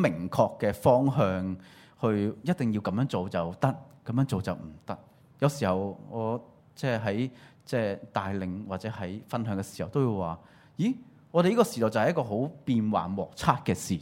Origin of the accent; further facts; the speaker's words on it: Hong Kong; 我哋香港人咧好精明噶嘛，係嘛？我哋慳即係好識慳錢噶嘛